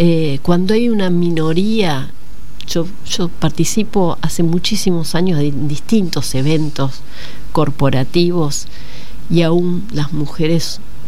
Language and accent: Spanish; Rosario, Santa Fe, Argentina; Yo soy de Rosario y me pongo a pensar con gente que viene de otros lugares